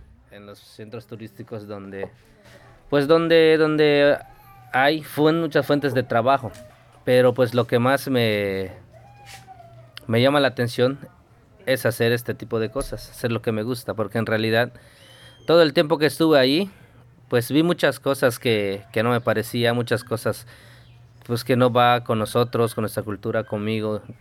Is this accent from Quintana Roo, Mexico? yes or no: yes; Tihosuco, Quintana Roo, Mexico; Pues yo soy de aquí de Tijosuco, acá del pueblo.